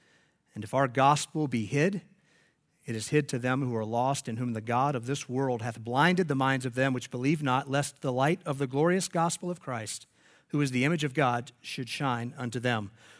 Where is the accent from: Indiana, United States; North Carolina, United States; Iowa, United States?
North Carolina, United States; now in Florida, United States; we're not any strangers to hurricanes here, being in Florida, and I grew up in North Carolina